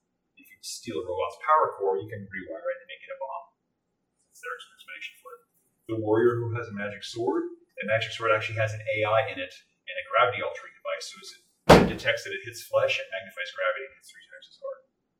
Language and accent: English; Detroit, Michigan, United States; I still know … from Detroit